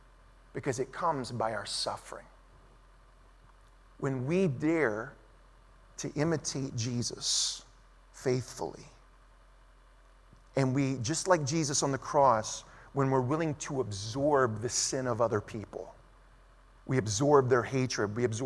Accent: Louisiana, United States; now in Burbank, United States; Why in the world is this South Louisiana fake Cajun? I'm not a Cajun. What am I doing in Burbank, California?

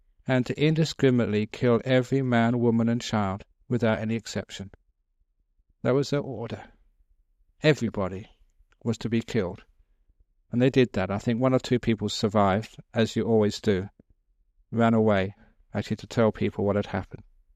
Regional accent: England, United Kingdom; I never served obviously in an army because I came from England. They weren't part of the Vietnam War.

